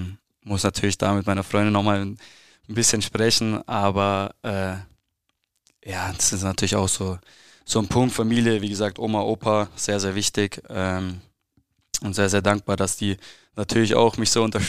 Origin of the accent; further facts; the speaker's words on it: Ried, Bavaria, Germany; also born or lived in Friedberg; geboren in Friedberg, absolut auf dem Land aufgewachsen, beim SV Ried angefangen zum Fußballspielen, da auch gewohnt in Ried, noch weiter rausgezogen nach Zillenberg. Damals, boah, da gab es mehr Kühe als Einwohner.